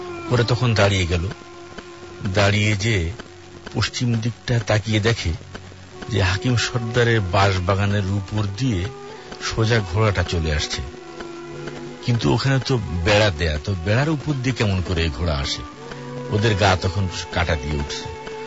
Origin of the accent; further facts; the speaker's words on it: Khulna, Khulna Division, Bangladesh; আমার বাড়ি খুলনায়।